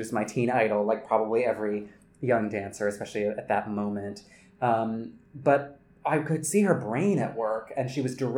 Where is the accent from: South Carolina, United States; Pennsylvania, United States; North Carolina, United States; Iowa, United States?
North Carolina, United States; Yeah, so I grew up in North Carolina, and, you know, I did a lot of summer programs